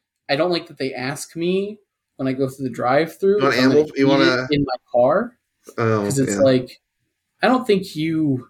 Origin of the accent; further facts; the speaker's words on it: Texas, United States; All our answers have been from Dallas, right? Because we're from Texas.